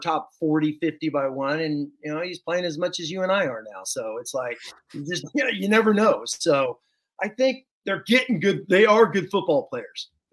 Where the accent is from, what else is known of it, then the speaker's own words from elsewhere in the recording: California, United States; California's had 10, obviously my home state, 10 drafted in this